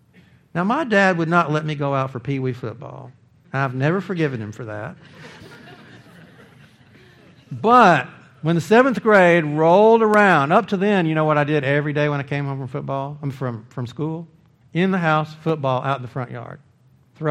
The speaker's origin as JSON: {"language": "English", "region": "Texas", "country": "United States", "tie": "born there", "said": "But I was born in Texas, so that's where I was born."}